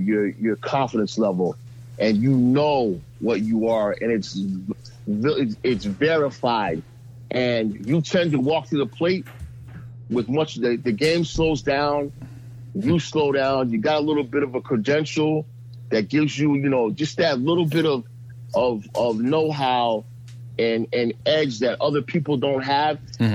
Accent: Connecticut, United States; I don't know. First, you know, I'm from Rawl, Connecticut.

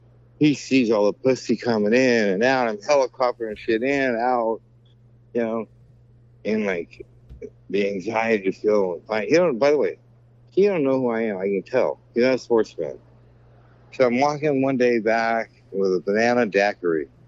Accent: Garden Grove, California, United States; California, by Angel Stadium. I used to ride my bike to Angel Stadium every night.

